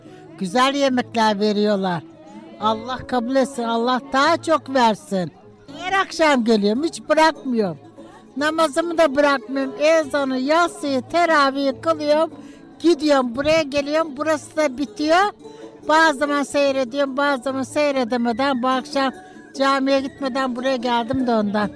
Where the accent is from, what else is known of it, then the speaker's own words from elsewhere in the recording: Susurluk, Balıkesir, Turkey; 50 seneden beri buradayım, buralıyım. Esas Susurluk Sultançehir Köyü'nden.